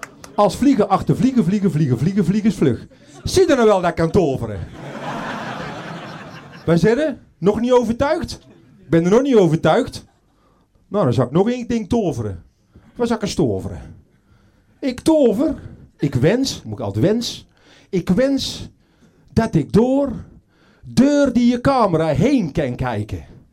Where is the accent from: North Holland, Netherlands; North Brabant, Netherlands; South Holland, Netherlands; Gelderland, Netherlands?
North Brabant, Netherlands; 's-Hertogenbosch; En zo ben ik opgegroeid in Den Bosch, CQ, Oeteldonk.